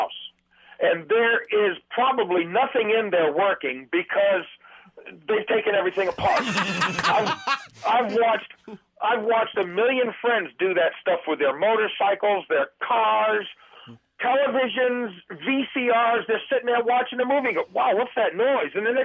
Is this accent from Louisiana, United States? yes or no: no; Maine, United States; I was born and raised up in Maine. Maine in the 60s and 70s was kind of a dead zone.